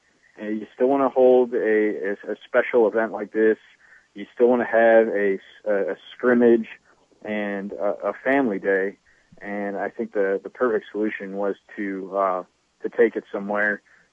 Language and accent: English; Akron, Ohio, United States; I was born and raised in Akron. I still live right outside Akron. I live like probably two football fields from the border of West Akron and Fairlawn.